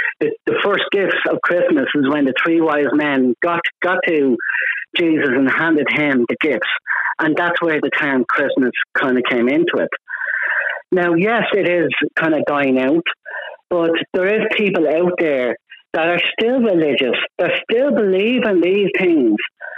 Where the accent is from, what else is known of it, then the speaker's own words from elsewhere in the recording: Ireland; growing up in Ireland